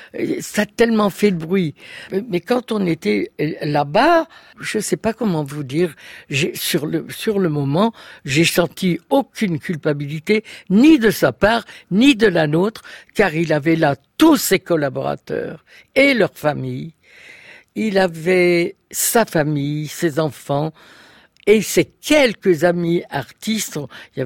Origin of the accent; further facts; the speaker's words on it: Hauts-de-France, France; je suis du Nord.